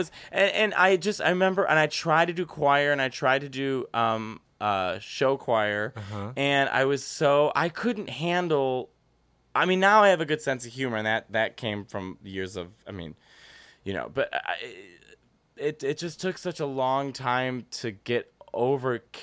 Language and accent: English; Chicago, Illinois, United States; I love that I come from Chicago.